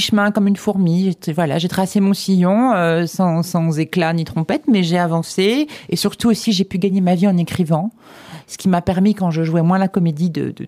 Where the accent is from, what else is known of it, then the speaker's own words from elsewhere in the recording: Reims, Grand Est, France; Je suis née en Champagne, à Reims, et j'ai grandi en Champagne pour partir à la campagne chez une grand-mère polonaise